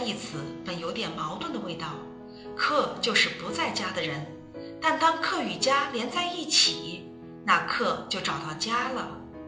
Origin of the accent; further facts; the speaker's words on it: Hong Kong; born there; moved away; 我是在香港出生的客家人，大半生以做客移民身份于异邦念书工作，建立家园。每当听到乡音，精神必为之一振